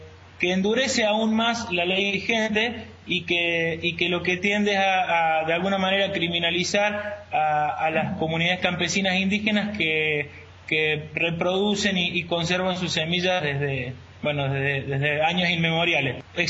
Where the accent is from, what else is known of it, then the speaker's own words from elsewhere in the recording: Argentina; Nosotros tenemos el triste honor como Argentina de ser el primer país en el que se autorizaron los transgénicos